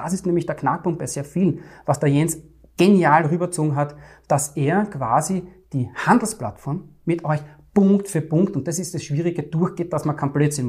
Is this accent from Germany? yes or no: no; Vienna, Austria; Ich komme aus Wien, aus dem 3. und 11. Wiener Gemeindebezirk